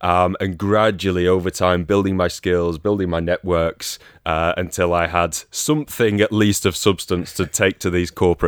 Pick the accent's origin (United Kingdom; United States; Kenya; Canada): United Kingdom; Manchester, North West England; I am from Manchester, Northern England.